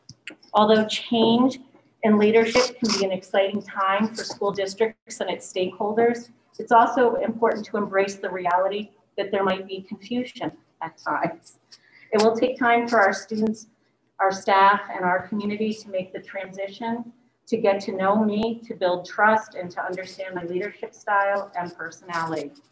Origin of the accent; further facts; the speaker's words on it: Millbrook, New York, United States; I'm originally from Millbrook, New York, and I'm excited, extremely excited, to return to a community that has a strong commitment to education.